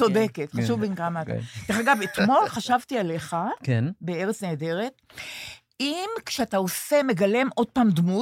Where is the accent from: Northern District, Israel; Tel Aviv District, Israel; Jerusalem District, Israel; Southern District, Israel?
Northern District, Israel; Sde Eliyahu; כבר שם יפה, אני בת הקיבוץ הדתי שדה אליהו, 15 דקות מבית השיטה